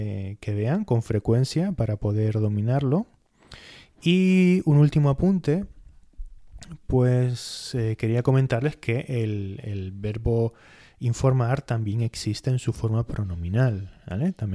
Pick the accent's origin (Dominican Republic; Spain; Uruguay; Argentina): Spain; yo que soy español